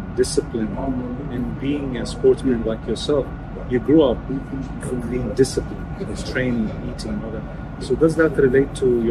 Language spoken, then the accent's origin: English; Australia; We're both from Australia. We live in Australia. You live in Sydney, I live in Perth